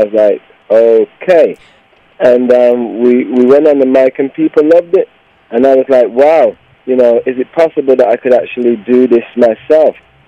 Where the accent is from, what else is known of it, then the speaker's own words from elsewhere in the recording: England, United Kingdom; growing up in England, listening to all the British influences, all the American influences